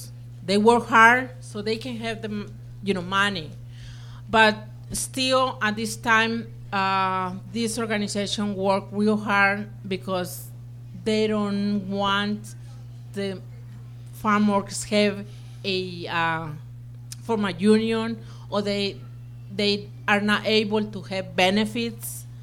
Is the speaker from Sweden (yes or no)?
no; Mexico; English is a second language; now in United States; because I was coming from Mexico at that time, and I can tell you that I know more here the states than Mexico, because we travel from one state to another state.